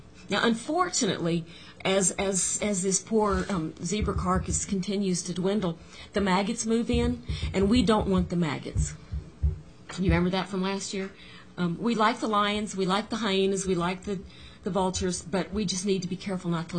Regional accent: Corpus Christi, Texas, United States; When I was growing up in Corpus Christi, Texas, every major had an office there.

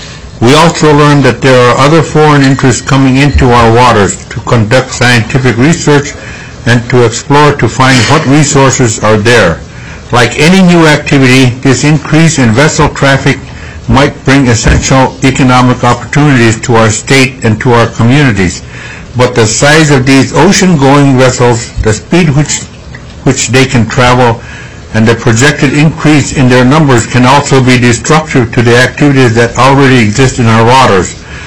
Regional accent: Kotzebue, Alaska, United States; I'm from Kotzebue

